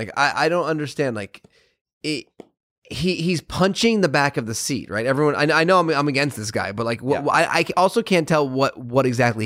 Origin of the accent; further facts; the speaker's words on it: Connecticut, United States; What's weird is, you know, I grew up in Connecticut, like not involved in show business at all.